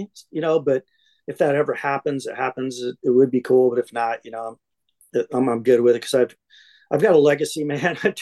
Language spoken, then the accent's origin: English; Michigan, United States; I'm from Michigan